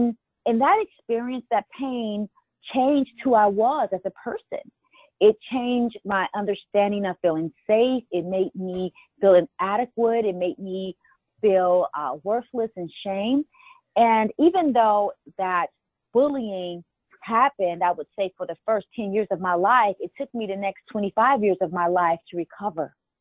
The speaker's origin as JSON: {"language": "English", "region": "Missouri", "country": "United States", "tie": "born or raised there", "said": "I grew up in Missouri, and at that time, integration was the law of the land, but it was not definitely the love of the people."}